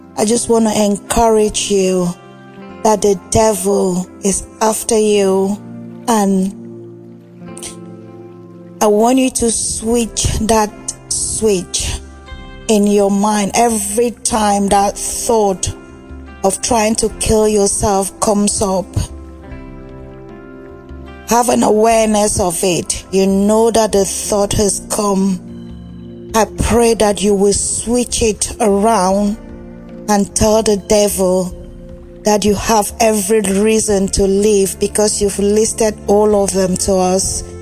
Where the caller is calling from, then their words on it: England, United Kingdom; Good morning, DAB family. Then me. … I'm calling from England.